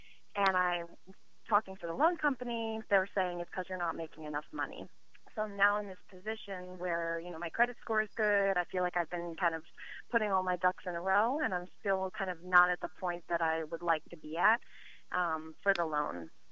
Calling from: Long Island, New York, United States; I'm calling from Long Island.

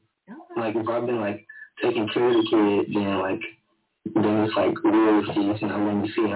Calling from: Cleveland, Ohio, United States; I'm from Cleveland.

